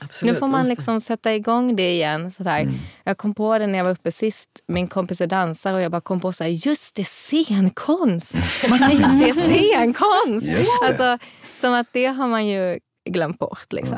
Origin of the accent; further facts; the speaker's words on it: Lund, Skåne, Sweden; jag är från Lund, jag har ju växt upp med Malmö konsthall